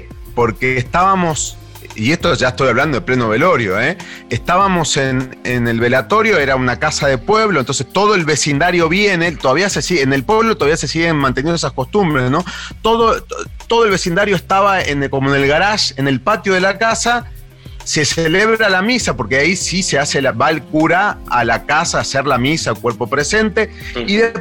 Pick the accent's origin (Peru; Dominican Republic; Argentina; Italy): Argentina; Mendoza; now in Mexico; ¿Dormir la siesta en Mendoza? Porque yo soy de Mendoza.